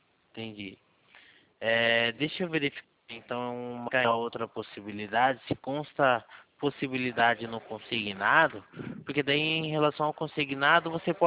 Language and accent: Portuguese; Valinhos, São Paulo, Brazil; Eu sou aqui de Valinhos.